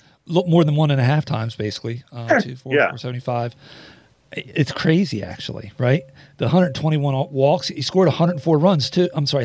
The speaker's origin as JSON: {"language": "English", "town": "Philadelphia", "region": "Pennsylvania", "country": "United States", "tie": "born or raised there", "said": "I'm a Philly fan. I'm born and raised in the Philly area, so I root for all four of the Philly sports teams."}